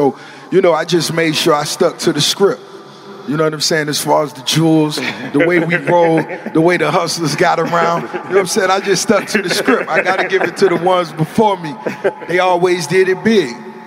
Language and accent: English; Miami, Florida, United States; But as far as the flavor and the style, growing up in Miami, it's always been universal.